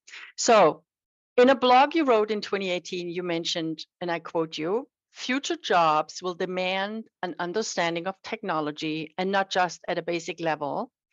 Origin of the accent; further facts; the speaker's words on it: Germany; English is a second language; which of course my accent gives away. I'm from Germany.